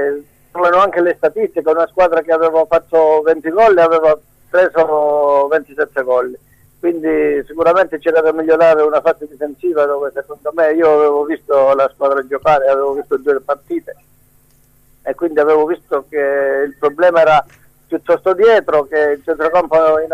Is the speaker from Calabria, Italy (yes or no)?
yes; Gioia Tauro, Calabria, Italy; io che sono di Gioia, quindi per me è un derby